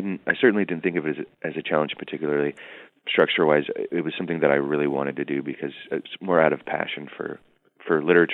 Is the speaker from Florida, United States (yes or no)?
no; Oakland, California, United States; various different kinds of experience I had working in Oakland and growing up in Oakland.